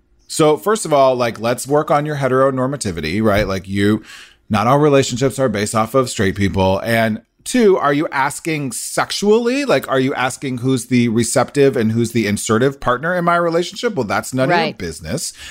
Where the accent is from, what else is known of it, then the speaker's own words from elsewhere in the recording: Nebraska, United States; I'm from Nebraska.